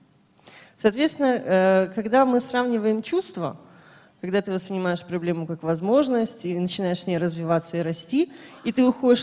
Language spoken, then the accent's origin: Russian; Odesa, Odesa Oblast, Ukraine; я из Одессы.